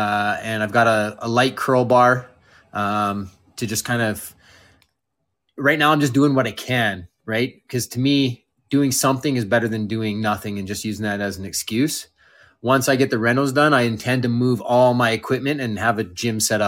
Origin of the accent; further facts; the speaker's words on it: Canada; I'm from Canada. It's like minus 20 right now.